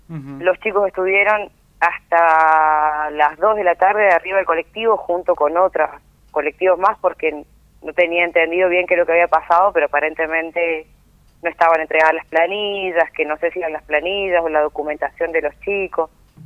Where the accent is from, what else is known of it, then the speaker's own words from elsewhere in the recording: San Juan, Argentina; born there; cuando yo soy nacida en San Juan, preguntamos a mis primos y a unos tíos que tengo yo